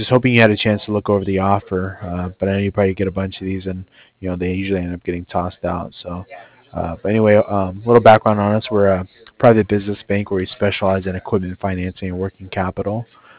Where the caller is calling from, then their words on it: Cardiff, Wales, United Kingdom; Yeah, I'm calling. Let him know I'm calling over from Cardiff.